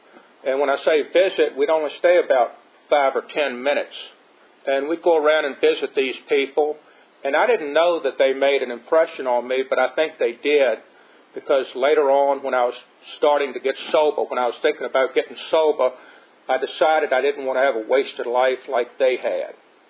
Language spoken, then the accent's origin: English; Culpeper, Virginia, United States; I am a local person. I was raised in Culpeper and moved to Madison 2 years ago.